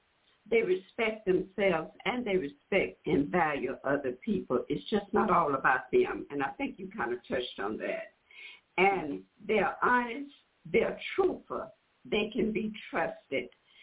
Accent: Houston, Texas, United States; from Houston.

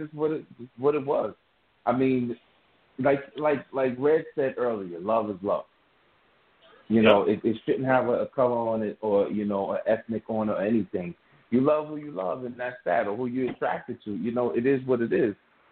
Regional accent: Astoria, New York, United States; I grew up in Astoria. I have more Greek friends than black friends.

